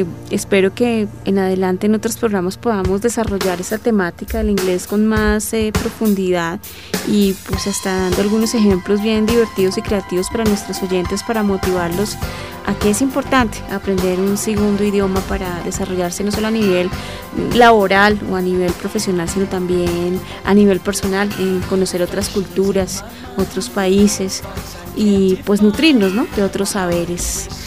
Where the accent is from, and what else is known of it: Colombia